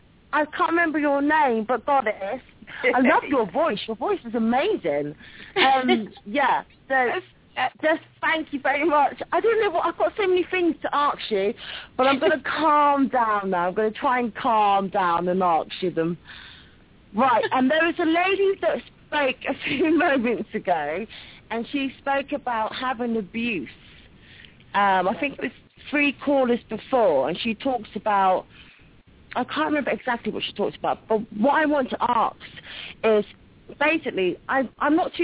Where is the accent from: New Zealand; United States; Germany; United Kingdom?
United Kingdom; England; Oh, my gosh, hello. … from England.